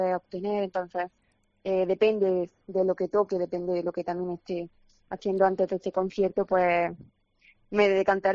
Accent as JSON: {"language": "Spanish", "town": "Granada", "region": "Andalusia", "country": "Spain", "said": "me hace muchísima ilusión volver a Granada, volver al festival, a mi tierra."}